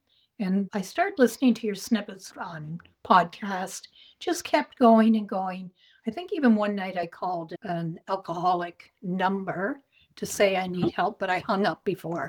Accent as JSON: {"language": "English", "region": "Florida", "country": "United States", "said": "I am from Florida."}